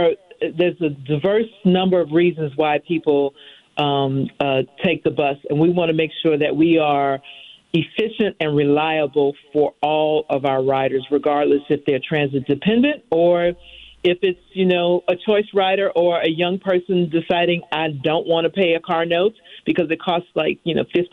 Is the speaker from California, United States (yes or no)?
no; New Orleans, Louisiana, United States; my mother did with us during the summers when we were growing up in New Orleans.